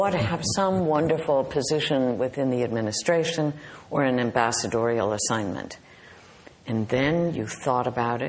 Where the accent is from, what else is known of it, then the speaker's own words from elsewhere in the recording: Austin, Minnesota, United States; because I'm from Austin, Minnesota.